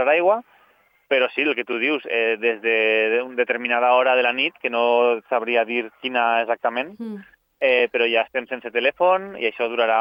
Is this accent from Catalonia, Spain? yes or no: no; Castelló de la Plana, Valencian Community, Spain; born there; now in Paiporta, Spain; No, mira, jo no sóc de Paiporta, no sóc nascut ací, sóc nascut a Castelló, però ja fa anys que visc ací i que treballo ací a Paiporta.